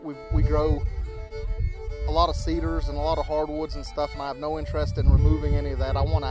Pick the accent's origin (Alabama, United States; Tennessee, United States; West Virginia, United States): West Virginia, United States; White Sulphur Springs; White Sulphur Springs, West Virginia.